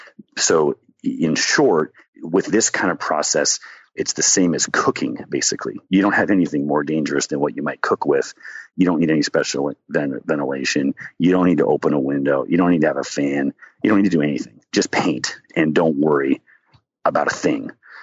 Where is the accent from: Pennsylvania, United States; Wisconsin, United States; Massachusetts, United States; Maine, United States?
Maine, United States; I grew up in Maine, and he has a point for sure.